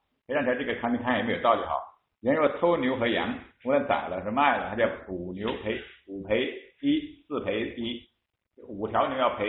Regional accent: China; 但是我们中国人要偷一发十，偷一发百是吧？

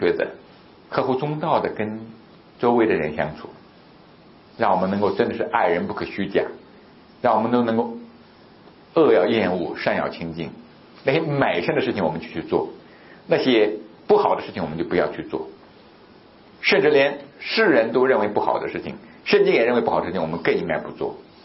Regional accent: Huai'an, Jiangsu, China; 因为在我老家那里有两个有名的地方，一个是周恩来故居嘛，淮安；

